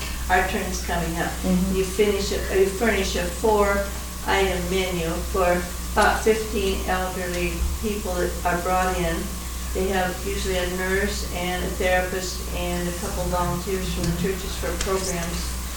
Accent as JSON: {"language": "English", "town": "Chehalis", "region": "Washington", "country": "United States", "said": "I'm from Chehalis, Washington"}